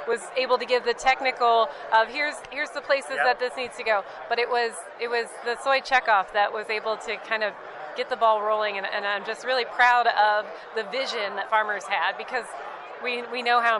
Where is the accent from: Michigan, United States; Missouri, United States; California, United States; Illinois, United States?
Missouri, United States; Carrollton; I'm from Missouri, just a wee farm in Carrollton, Missouri, an hour east of Kansas City, where we're sitting right now. We're the fifth generation.